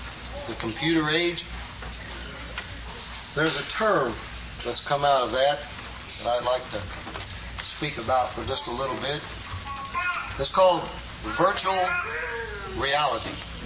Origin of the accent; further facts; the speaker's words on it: Ohio, United States; I'm from Ohio.